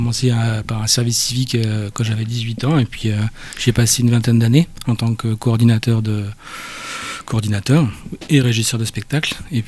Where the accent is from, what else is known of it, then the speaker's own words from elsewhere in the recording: Reims, Grand Est, France; Et donc, moi je suis originaire de Reims, donc pas très loin.